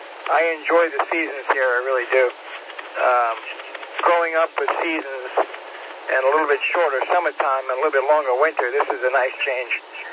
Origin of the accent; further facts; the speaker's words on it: Long Island, New York, United States; accent: New York; also born or lived in Florida; now in Greer, United States; Coming from Long Island, New York. That's where I hail from. And I'm constantly getting told about my accent and whatnot. And I lived in Florida for 20 years, and I moved up here 5 years ago, up to Greer